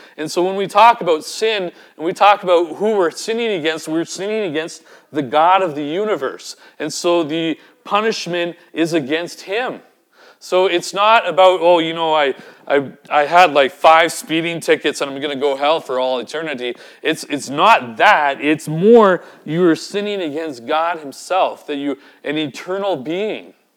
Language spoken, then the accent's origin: English; Vancouver, British Columbia, Canada; I'm from Vancouver and we like all animals and all that kind of thing.